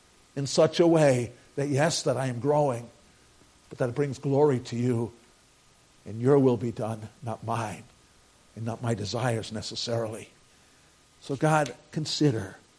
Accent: New York, United States; But he found that I came from New York, and he wanted to know about pizza in New York.

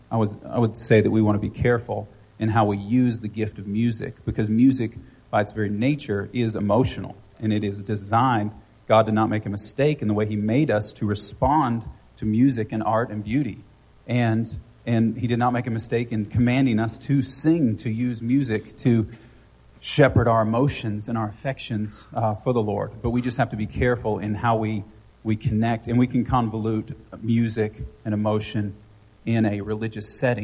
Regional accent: Arkansas, United States; also born or lived in Florida / New Mexico; I grew up in Arkansas and then Florida and then to New Mexico.

